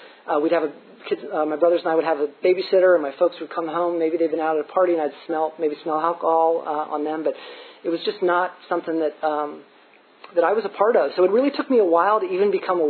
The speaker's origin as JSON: {"language": "English", "town": "Lancaster", "region": "Pennsylvania", "country": "United States", "tie": "born or raised there", "said": "I grew up in Lancaster, Pennsylvania. I'm one of three boys. I'm the oldest."}